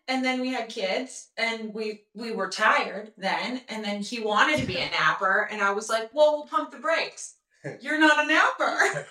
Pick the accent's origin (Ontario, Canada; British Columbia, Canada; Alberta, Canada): Alberta, Canada; Calgary; I'm from Calgary.